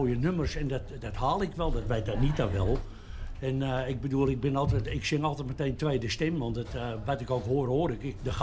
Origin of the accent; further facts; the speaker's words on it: Amsterdam, North Holland, Netherlands; dan maak je wel eens een Amsterdams grapje natuurlijk. Dat zit nou eenmaal in me. Ik ben in de Jordaan geboren, hè, en daar word je opgevoed met grapjes en met smartlappen